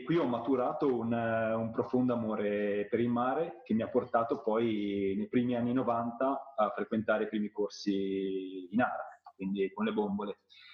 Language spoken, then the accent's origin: Italian; Genoa, Liguria, Italy; born there; sono nato a Genova, ma sono di origine urbana e tengo tantissimo a queste origini.